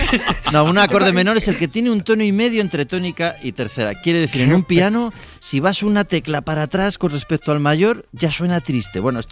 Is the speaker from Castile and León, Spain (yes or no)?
yes; Medina de Pomar, Castile and León, Spain; pues en mi pueblo, sí, Nieves, sí. En Medina de Pomar.